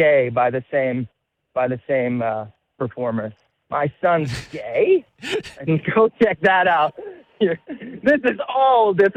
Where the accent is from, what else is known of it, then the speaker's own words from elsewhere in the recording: New Jersey, United States; also born or lived in New York City; like I'm from the city, but I grew up in Jersey.